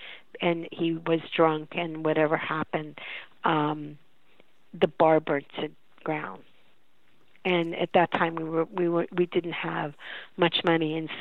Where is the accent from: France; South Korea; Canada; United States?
United States; Pittsburgh, Pennsylvania; You know, I was from Pittsburgh, so the New Yorkers, they came flooding into Pittsburgh.